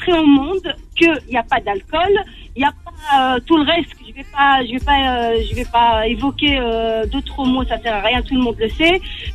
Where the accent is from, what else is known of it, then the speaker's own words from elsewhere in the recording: Morocco; je suis une maman qui a 4 garçons, je suis marocaine, je vais une année sur deux au Maroc